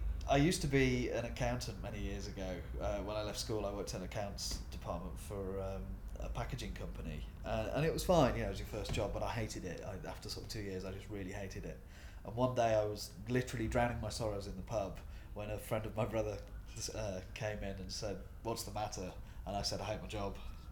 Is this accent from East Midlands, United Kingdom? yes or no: yes; East Midlands, United Kingdom; I'm 37 years old, and I'm from Lincolnshire.